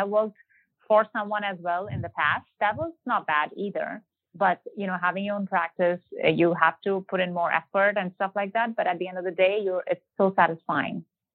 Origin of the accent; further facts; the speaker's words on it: Michigan, United States; moved away as an adult; now in Georgia, United States; I'm from Michigan here. So my family is in Michigan.